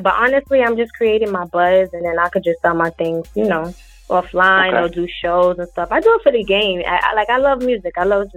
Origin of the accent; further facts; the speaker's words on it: Harlem, New York, United States; Yeah, I'm from Harlem.